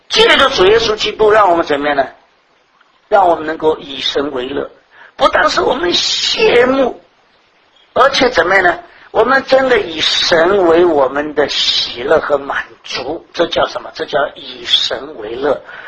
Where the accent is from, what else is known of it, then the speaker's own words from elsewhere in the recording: China; 这个旧约圣经里面一定记了很多这样奇奇怪怪，我们中国人读起来比较拗口的东西。